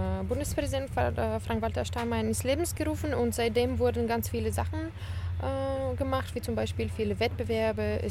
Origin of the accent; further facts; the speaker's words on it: Bulgaria; weil ich selber in einer solchen deutschen Schule im Ausland war, in Bulgarien, meiner Heimatland.